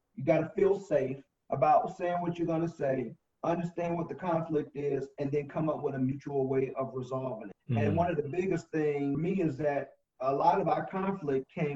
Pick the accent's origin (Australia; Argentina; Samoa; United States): United States; Chicago, Illinois; I mean, I grew up in Englewood in Chicago. It's the south side part of the city, for those of you who are listening.